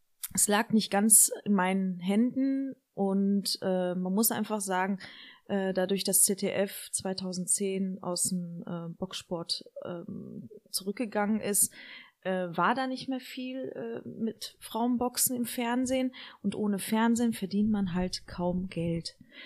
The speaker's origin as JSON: {"language": "German", "town": "Herne", "region": "North Rhine-Westphalia", "country": "Germany", "tie": "born there", "said": "ich bin in Herne geboren. Ich, meine Eltern kommen aus Marokko."}